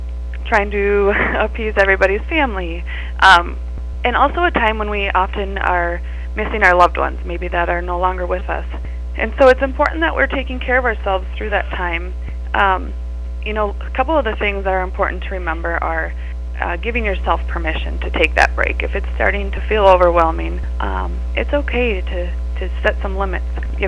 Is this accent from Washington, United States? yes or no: yes; Bellevue, Washington, United States; now in Granite Falls, United States; I am currently reside in Granite Falls with my husband and three kids. I grew up in Bellevue, in a small town. Have lived in Granite Falls for the past 7 years.